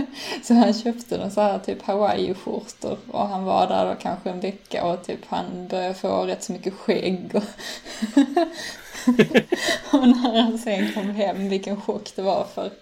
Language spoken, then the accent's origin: Swedish; Trelleborg, Skåne, Sweden; Jag kommer ju från Trelleborg, så det är väl där jag har varit mycket så här hemma hos folks, alltså så här familjers hem och sånt när jag var barn.